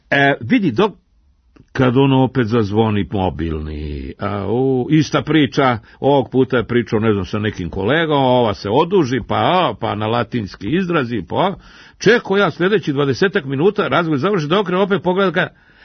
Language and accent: Serbian; Serbia